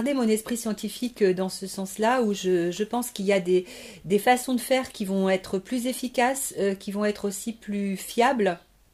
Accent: France; je suis revenue en France bien des années après avoir voyagé, être passée par plusieurs pays. Mais bon, je suis française évidemment, mais ma culture a été très très influencée depuis de nombreuses années par d'autres pays

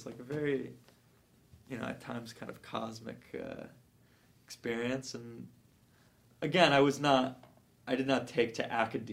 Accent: Los Angeles, California, United States; I think growing up in Los Angeles and Beverly Hills can do like two things simultaneously

